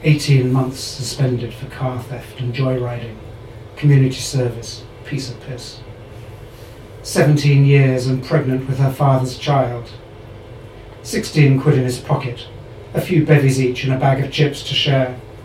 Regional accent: England, United Kingdom; I'm English

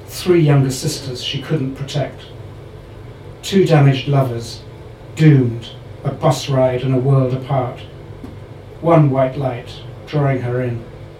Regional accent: England, United Kingdom; I'm English

